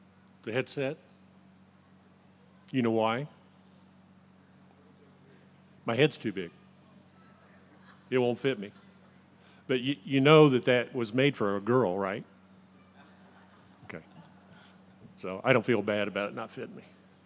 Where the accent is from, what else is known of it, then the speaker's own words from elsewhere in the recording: Indiana, United States; I was born and raised in Indiana. I've never lived anywhere else